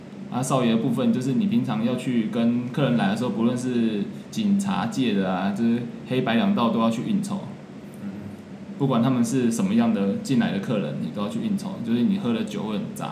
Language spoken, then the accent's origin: Chinese; Taipei, Taiwan; 然后我是台北人